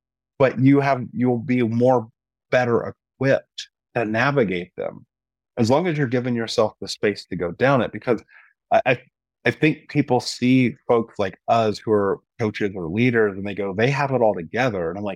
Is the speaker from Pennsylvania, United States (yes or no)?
no; Indiana, United States; growing up in the Midwest and being in Indiana at the time, all my friends were married.